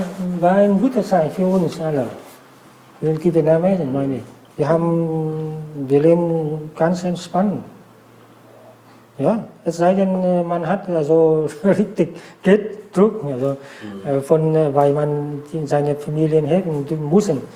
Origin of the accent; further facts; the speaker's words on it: Vietnam; now in Germany; Irgendwie, ich fühle mich immer noch als Vietnamese.